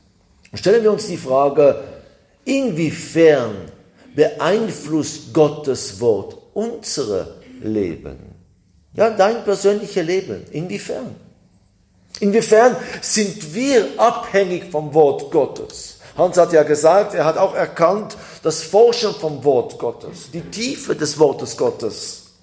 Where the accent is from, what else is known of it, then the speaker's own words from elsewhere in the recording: Israel; ich bin ja in Israel aufgewachsen